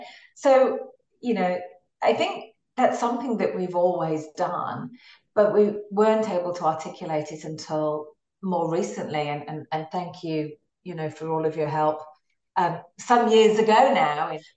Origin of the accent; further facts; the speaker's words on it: England, United Kingdom; now in Australia; So here I am in Australia now, absolutely loved Australia. And I feel as Australian as I do English now.